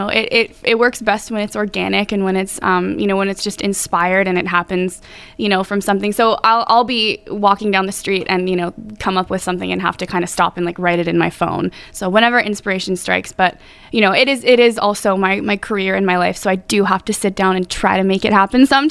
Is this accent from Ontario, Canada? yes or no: yes; Ottawa, Ontario, Canada; Well, I am 22 years old. I hail from Ottawa, Ontario, and I have been singing pretty much my whole life.